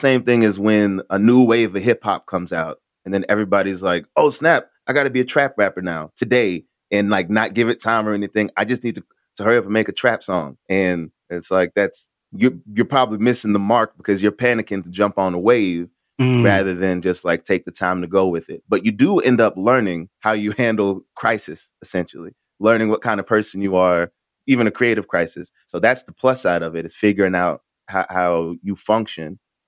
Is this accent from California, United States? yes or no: no; Birmingham, Alabama, United States; also born or lived in Maryland; Well, I'm a military kid. I'm a military brat. So I grew up all around the country. All around the East Coast. Maryland, Alabama.